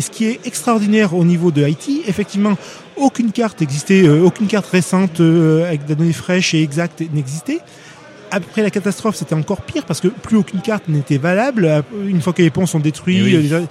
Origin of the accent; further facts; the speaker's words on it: Toulouse, Occitanie, France; Je vais prendre l'exemple de Toulouse que je connais un peu mieux puisque je suis toulousain.